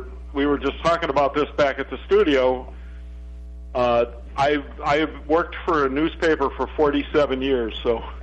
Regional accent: Minnesota, United States; I was coming from the Twin Cities and was a new student at St. Cloud. I didn't know where any of these places were

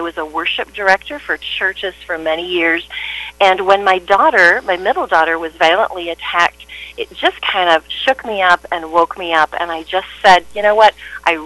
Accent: Iowa, United States; So I grew up in Southwest Iowa. Don't hold it against me, Paul, okay?

